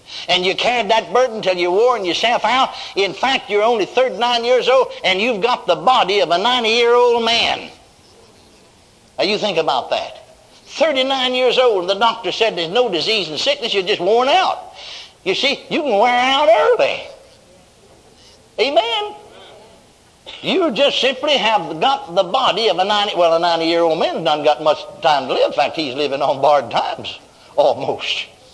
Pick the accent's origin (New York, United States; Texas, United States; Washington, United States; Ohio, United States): Texas, United States; I'm born and raised in Texas.